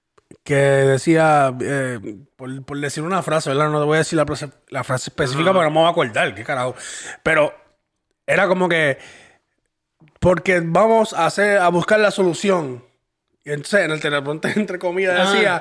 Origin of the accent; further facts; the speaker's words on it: Puerto Rico; Estoy hablando como puertorriqueño.